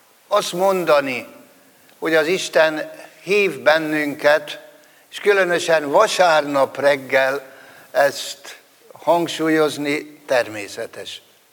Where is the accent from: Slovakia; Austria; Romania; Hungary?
Austria; Burgenland; born there; Egyszerűen azért, mert mi ide születtünk.